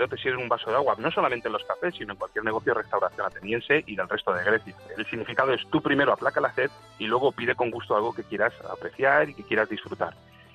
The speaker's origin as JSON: {"language": "Spanish", "country": "Spain", "said": "yo estábamos acostumbrado como español a salir a tomar unas cañas"}